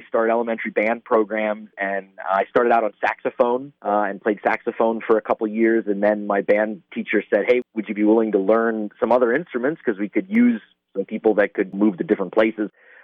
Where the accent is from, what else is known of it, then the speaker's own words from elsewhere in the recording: Pennsylvania, United States; So I grew up in Berks County, down near Reading, just north of Reading, Pennsylvania, on a small farm. Very Pennsylvania Dutch background.